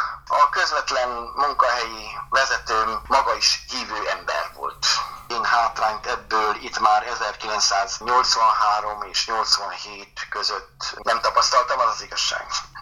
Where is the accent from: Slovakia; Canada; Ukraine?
Ukraine; Uzhhorod, Zakarpattia Oblast; moved away as an adult; now in Hungary; Ungváron születtem, szürteközségben nőttem fel, nevelkedtem. A középiskolai tanulmányaimat is ott végeztem végig magyar nyelven, általános és középiskolát egyaránt.